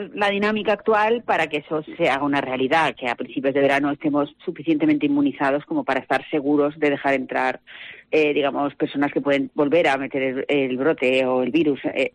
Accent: Spain; yo también soy española y también sé cómo está el país. No soy canaria

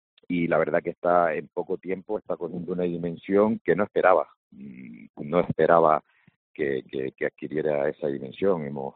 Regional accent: Canary Islands, Spain; para mí fue un impacto como canario. Todos éramos conscientes de que vivimos en islas volcánicas

